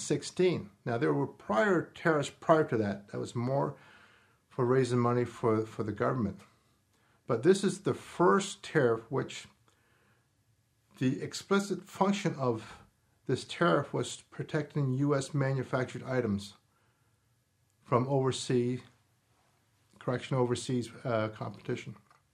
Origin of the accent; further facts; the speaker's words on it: Canada; It's because of that we are Canadian.